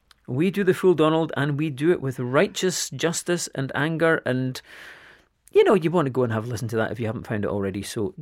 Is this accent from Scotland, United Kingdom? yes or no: yes; Scotland, United Kingdom; We definitely said, yeah, we're going to be really Christmassy and cheery and upbeat, but we are Scottish.